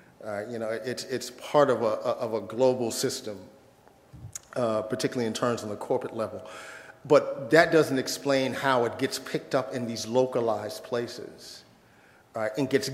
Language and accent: English; New York City, New York, United States; as somebody that's born and raised in the South Bronx, you know, I love the fact that hip-hop was born and raised in the South Bronx.